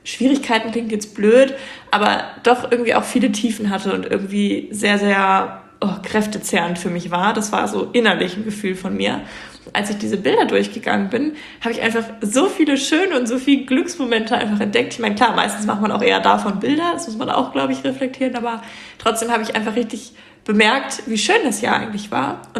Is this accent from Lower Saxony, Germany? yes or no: yes; Göttingen, Lower Saxony, Germany; Ich komme ja aus Göttingen und ich habe mich einfach nur in Göttingen beworben, weil es das hier halt gab.